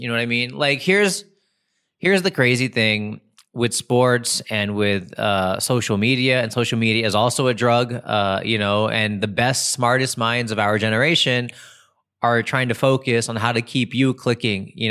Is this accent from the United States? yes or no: yes; Los Angeles, California, United States; I grew up in Los Angeles.